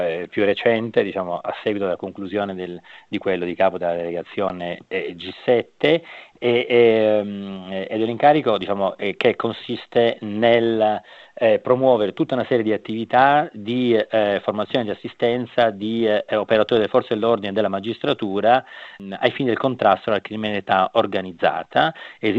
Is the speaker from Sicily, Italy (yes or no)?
no; Cagliari, Sardinia, Italy; moved away as an adult; also born or lived in Rome; io sono nato a Cagliari, dove ho studiato fino appunto alla laurea. Dopo mi sono spostato a Roma, che è la città anche di mio padre